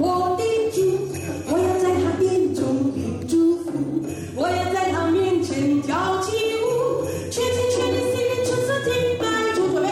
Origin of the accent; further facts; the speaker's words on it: Malaysia; first language Hokkien; 我是福建人，我们家讲闽南话，所以我们呢住在马来西亚